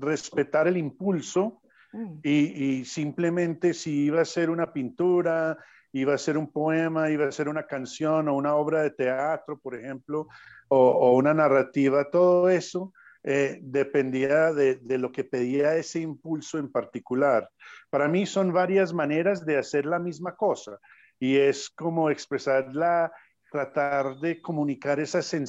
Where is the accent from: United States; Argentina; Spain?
United States; moved away as an adult; now in Medellín, Colombia; tengo dos idiomas maternos. Nací en Estados Unidos de padres colombianos. Y viví allá mis primeros 30 años y los últimos 25 años llevo aquí viviendo en Colombia, en la ciudad de mis padres